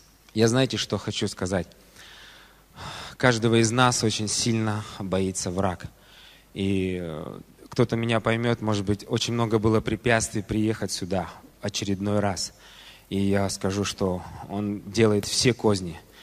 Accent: Kazakhstan; я из Казахстана.

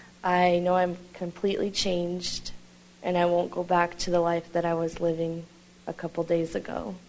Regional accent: Portland, United States; I'm from Portland.

